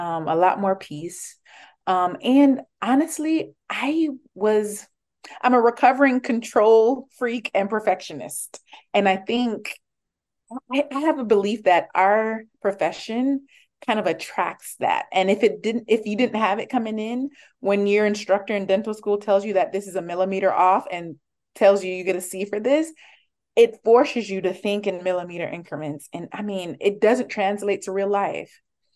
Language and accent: English; Jamaica; I think I came from a very conservative background. I am from Jamaica, but more so than the country, it was my religious belief.